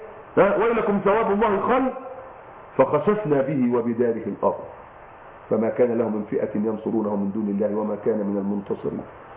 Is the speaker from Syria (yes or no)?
no; Egypt; بتاعنا عندنا في مصر.